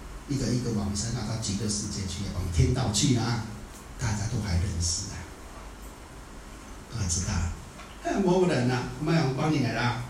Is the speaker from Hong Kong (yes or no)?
no; Taiwan; 你听过不？我们台湾人讲的，你们听过？